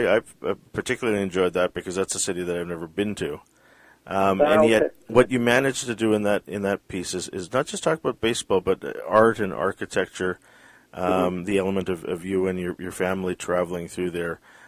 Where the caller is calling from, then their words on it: Vancouver, British Columbia, Canada; I mean, I'm talking from Vancouver